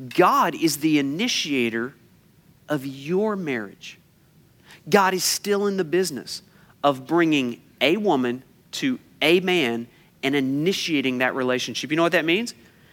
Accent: United States; I'm an American. It's all about freedom, you know?

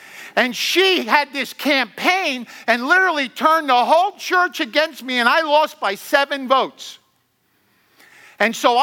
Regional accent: New York City, New York, United States; I took a calling back to my hometown of New York City.

